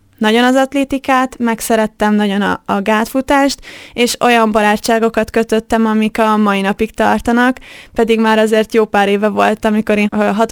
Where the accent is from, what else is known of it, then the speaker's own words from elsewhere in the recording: Kazincbarcika, Borsod-Abaúj-Zemplén, Hungary; ugye én kazincbarcikai születésű vagyok, és ott ismerkedtem meg magával az atlétikával